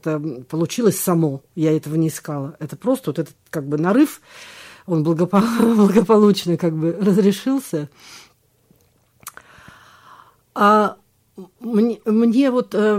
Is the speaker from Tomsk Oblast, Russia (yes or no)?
yes; Tomsk, Tomsk Oblast, Russia; now in Moscow, Russia; я когда еду сюда, в Томск, домой на поезде, я еду всегда из Москвы